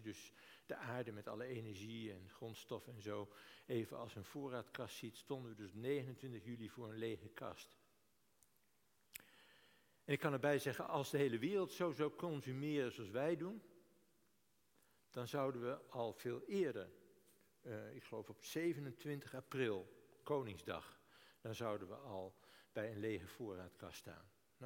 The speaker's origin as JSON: {"language": "Dutch", "country": "Netherlands", "said": "ik moet zeggen, ik ben een wereldbewoner. En ik ben een Nederlander."}